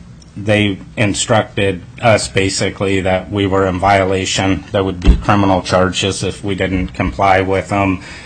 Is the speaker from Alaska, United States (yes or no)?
yes; Kenai, Alaska, United States; I'm from Kenai, Alaska. I'm a fourth-generation Alaskan, four generations of Alaska business as well.